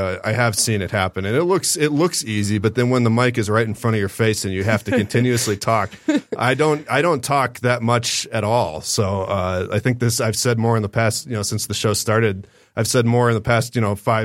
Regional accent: Columbus, Ohio, United States; born there; I was born in Columbus, Ohio, and I spent the first 2 years of my life there. And my parents met in Duluth, Minnesota. I'm a pure-blooded Midwesterner.

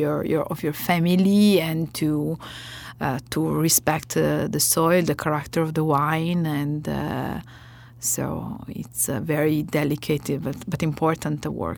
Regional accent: Castiglione Falletto, Piedmont, Italy; I come from Castiglione Falletto, where the winery is located, and it's 500 people.

